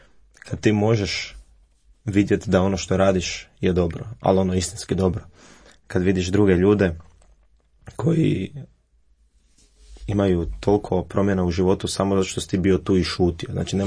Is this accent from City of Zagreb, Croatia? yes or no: yes; Zagreb, City of Zagreb, Croatia; imam 22 godine, dolazim iz Zagreba